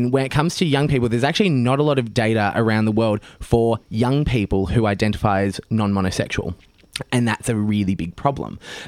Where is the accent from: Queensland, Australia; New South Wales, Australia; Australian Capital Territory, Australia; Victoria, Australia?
Victoria, Australia; Shepparton; I do believe I was 9 years old, growing up in Shepparton, Country Victoria.